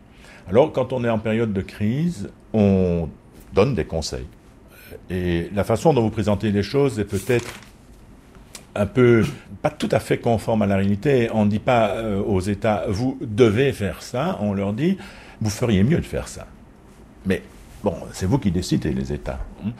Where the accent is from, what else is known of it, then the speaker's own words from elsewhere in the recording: Belgium; Je suis belge.